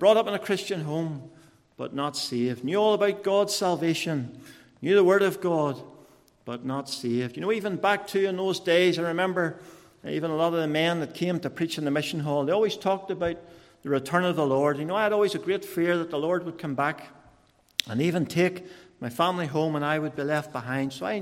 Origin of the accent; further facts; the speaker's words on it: Newtownards, Northern Ireland, United Kingdom; born there; I was born in Newtownards, the youngest of three. I had two older sisters, and we lived even on a farm.